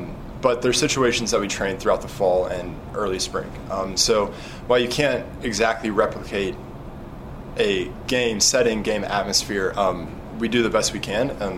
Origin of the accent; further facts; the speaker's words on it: Nashville, Tennessee, United States; Born and raised in Nashville, and I just think it's one of the best cities in the country.